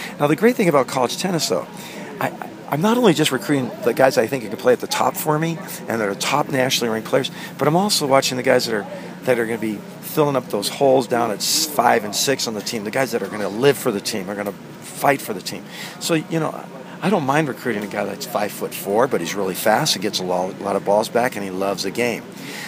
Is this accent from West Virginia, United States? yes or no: no; California, United States; now in Kalamazoo, United States; So I don't know what it's like in my hometown. Or I was from California originally. What's California like at this time?